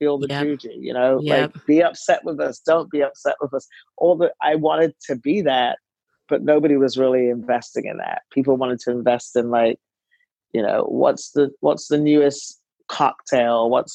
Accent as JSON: {"language": "English", "country": "Barbados", "tie": "born or raised there", "also_born_or_lived": "United Kingdom", "said": "I spent time growing up in Barbados and the UK"}